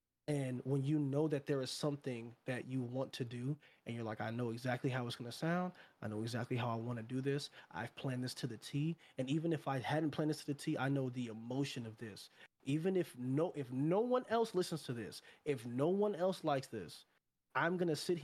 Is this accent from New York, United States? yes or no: yes; New York, United States; Because, you know, we're from New York.